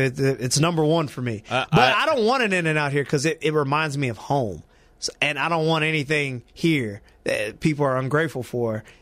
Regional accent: California, United States; I wouldn't go that far. I'm from California.

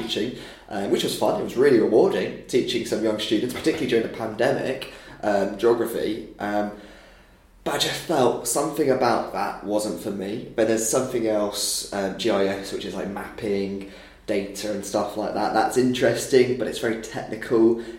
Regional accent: East of England, United Kingdom; moved away as an adult; I'm originally from Hertfordshire. The Hertfordshire-Bedfordshire border. I always say somewhere in between Luton and St Albans. Somewhere between that two in the lovely countryside around there. Lived there till I was about 19.

